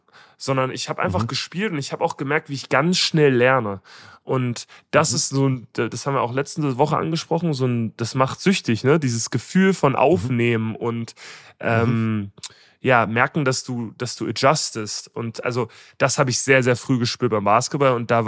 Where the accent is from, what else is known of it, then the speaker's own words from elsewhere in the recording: Berlin, Germany; ich bin ziemlich privilegiert im Prenzlauer Berg aufgewachsen.